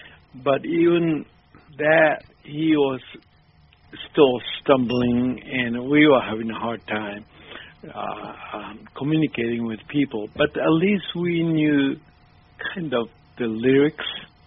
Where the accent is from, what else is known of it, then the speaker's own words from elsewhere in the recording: Kobe, Hyogo, Japan; English is a second language; I'm from Kobe